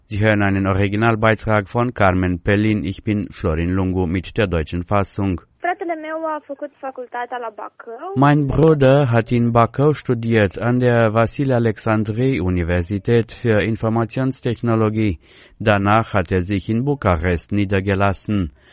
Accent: Cahul, Cahul District, Moldova; German is a second language; moved away as an adult; Ich vermisse die Umarmungen meiner Mutter, die Orte, an denen ich aufgewachsen bin. Ich komme aus Cahul, aus der Republik Moldau. Ich wurde 2001 geboren.

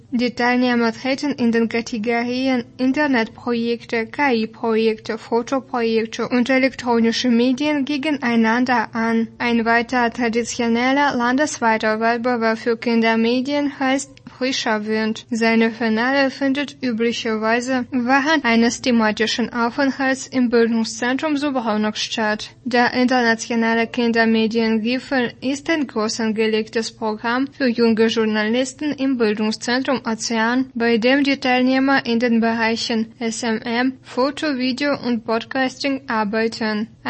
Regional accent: Gera, Thuringia, Germany; Der goldene Spatz sorgt jedes Jahr in meiner Heimatstadt Gera für großes Aussehen.

